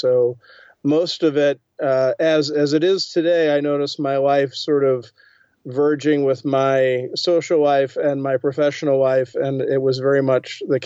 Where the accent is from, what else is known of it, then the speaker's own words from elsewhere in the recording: Norristown, Pennsylvania, United States; also born or lived in Washington, D.C.; I was born in Washington, D.C. I moved when I was three. I moved to Philadelphia. And then my entire schooling from grade school to graduation was in outskirts of Philadelphia in Montgomery County, which was Norristown.